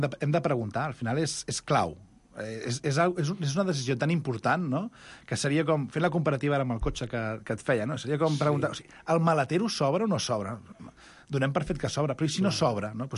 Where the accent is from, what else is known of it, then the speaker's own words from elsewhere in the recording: Granollers, Catalonia, Spain; Jo sóc de Granollers.